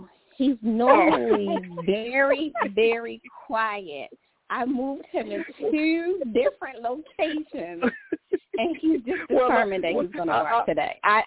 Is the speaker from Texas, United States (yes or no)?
no; Baltimore, Maryland, United States; So I don't consider myself from the DMV. I am from Baltimore. I am from Baltimore County.